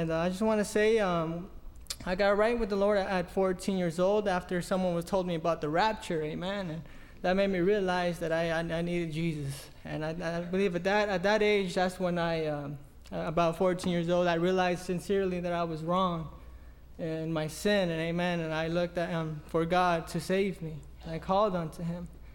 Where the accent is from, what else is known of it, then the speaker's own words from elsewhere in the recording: Fort Pierce, Florida, United States; But Brother Mojica, he came down to start Spanish services on Saturday back in my hometown, Fort Pierce.